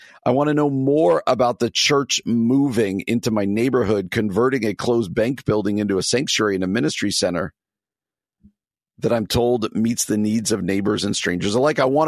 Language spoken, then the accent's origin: English; New Jersey, United States; The Newark Star Ledger. That's where I grew up in New Jersey, and it was the Star Ledger.